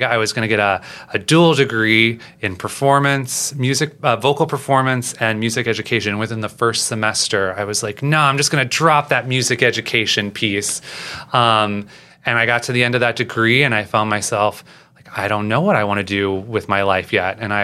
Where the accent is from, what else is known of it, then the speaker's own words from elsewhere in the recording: St. Louis, Missouri, United States; I'm from St. Louis, and there's a I think it's now 100 years old.